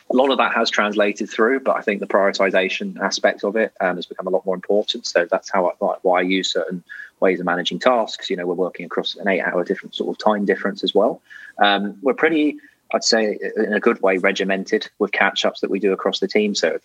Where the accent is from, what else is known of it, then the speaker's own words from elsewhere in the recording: United Kingdom; I'm British.